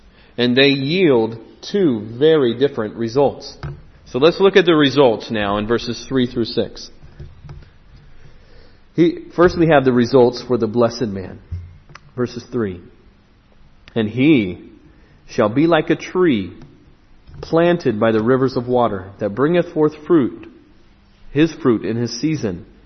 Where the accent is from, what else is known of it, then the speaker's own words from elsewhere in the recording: United States; now in United Kingdom; I mentioned that I'm from the States